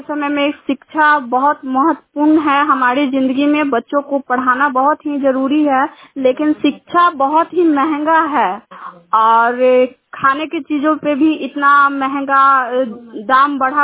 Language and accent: Hindi; Kasturi Chak, India; चक की रहने वाली हूँ और हासिलपुर पंचायत की रहने वाली हूँ।